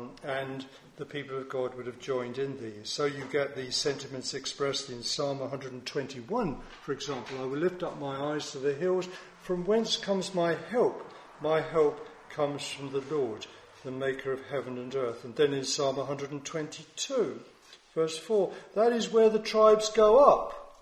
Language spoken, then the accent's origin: English; Halstead, East of England, United Kingdom; And as he drove along from my hometown, Housted, to Braintree, I remember being on the bus as a boy